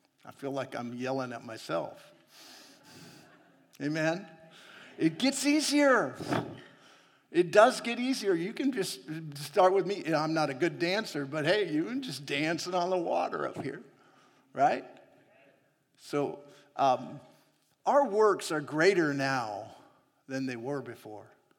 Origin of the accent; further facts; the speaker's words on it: Seattle, Washington, United States; You know, I grew up in Seattle area. I know about getting stuck in mud.